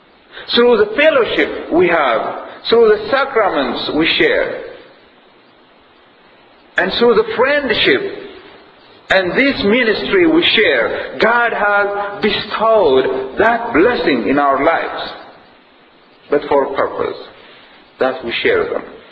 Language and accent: English; Ethiopia; Originally, I'm from Ethiopia, one of the poorest nations in the world.